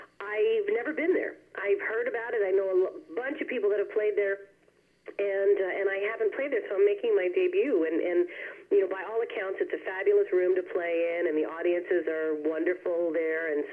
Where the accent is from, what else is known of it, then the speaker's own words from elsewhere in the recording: Newfoundland and Labrador, Canada; now in Ontario, Canada; I'm touring because I grew up in Newfoundland, so I'm supposed to make fun of them.